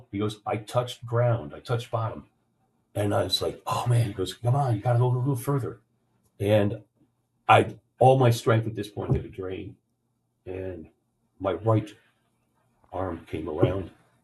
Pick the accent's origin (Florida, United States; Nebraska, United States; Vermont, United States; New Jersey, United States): New Jersey, United States; And I grew up on the Jersey Shore, so I'm very familiar with riptides and what you're supposed to do.